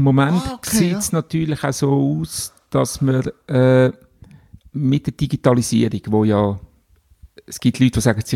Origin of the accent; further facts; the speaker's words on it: Glarus, Switzerland; wieder zurück ins Glarnerland, wo ich aufgewachsen bin